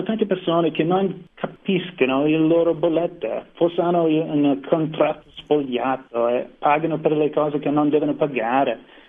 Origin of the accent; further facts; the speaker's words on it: United States; Italian is a second language; sono americano e me la cavo con la lingua, ma sto imparando ancora.